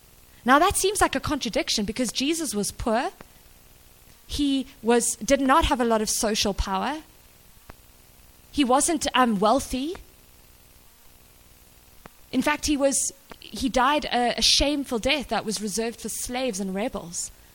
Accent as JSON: {"language": "English", "town": "Cape Town", "region": "Western Cape", "country": "South Africa", "tie": "born or raised there", "said": "when I was growing up in Cape Town"}